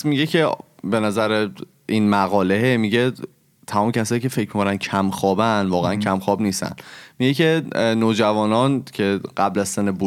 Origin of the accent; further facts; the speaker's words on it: Shiraz, Fars, Iran; چون که من اصالتاً شیرازی هستم